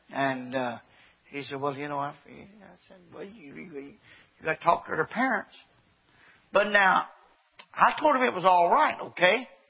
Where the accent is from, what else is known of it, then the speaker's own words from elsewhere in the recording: Morton's Gap, Kentucky, United States; I was born and raised in Morton's Gap 62 years ago. I'm too far behind to learn.